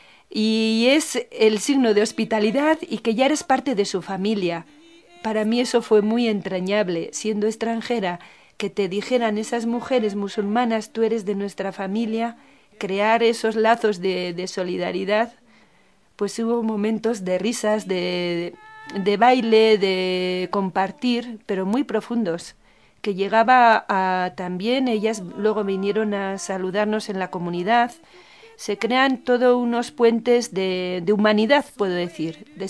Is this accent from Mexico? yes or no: no; Navarre, Spain; yo soy de Navarra, de la parte de las montañas.